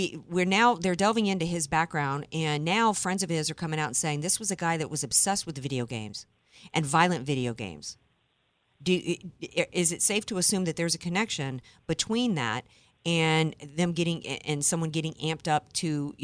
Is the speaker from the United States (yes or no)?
yes; the South, United States; In fact, I suggest that I grew up in the South, Adam, and half the dudes I went to high school with rolled up in trucks with loaded gun racks in the back